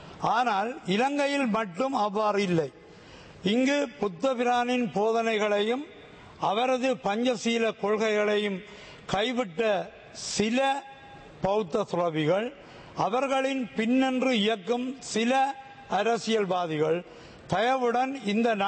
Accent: Northern Province, Sri Lanka; நான் வன்னி மாவட்டத்தை சேர்ந்தவன், முல்லைத்தீவு மாவட்டம் என்னுடைய சொந்த மாவட்டம்

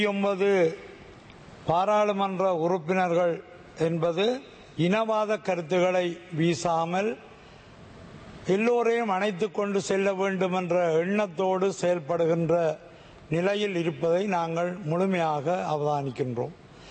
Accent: Northern Province, Sri Lanka; நான் வன்னி மாவட்டத்தை சேர்ந்தவன், முல்லைத்தீவு மாவட்டம் என்னுடைய சொந்த மாவட்டம்

